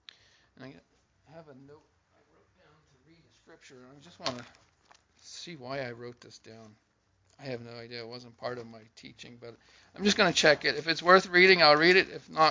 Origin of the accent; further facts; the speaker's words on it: New Jersey, United States; And growing up on the Jersey Shore, I spent all day, every day, on the beach.